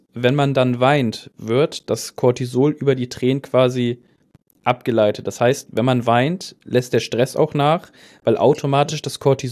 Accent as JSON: {"language": "German", "region": "Bremen", "country": "Germany", "said": "weil er kommt aus Hannover, ich komme aus Bremen"}